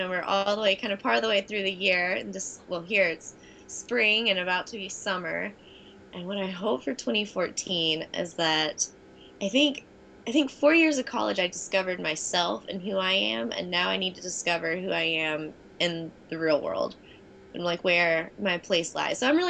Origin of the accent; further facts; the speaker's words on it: Knoxville, Tennessee, United States; Big money maker, and they're based in Knoxville. So that's nice because they're in my hometown.